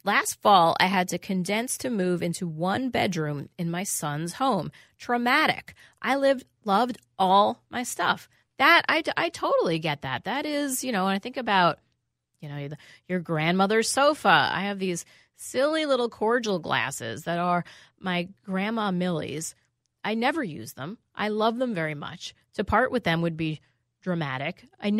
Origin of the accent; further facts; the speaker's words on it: New York City, New York, United States; Yeah, I grew up in New York City, as people know